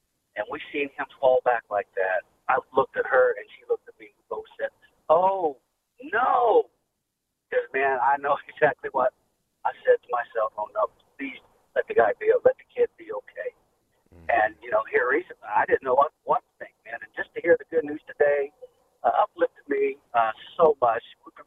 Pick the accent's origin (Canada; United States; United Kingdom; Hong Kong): United States; Charlotte, North Carolina; I'm from Charlotte.